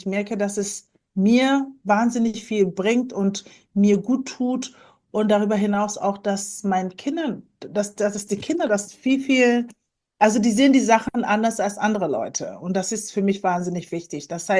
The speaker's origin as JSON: {"language": "German", "town": "Kiel", "region": "Schleswig-Holstein", "country": "Germany", "tie": "born or raised there", "said": "Also ich bin ja in Kiel aufgewachsen"}